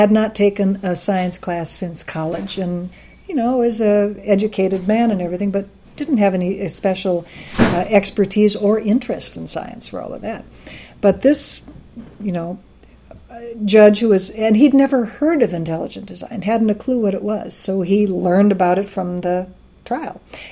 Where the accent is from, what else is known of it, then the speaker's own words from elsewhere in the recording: Wisconsin, United States; I'm from Wisconsin, so of course I want people to be civilized.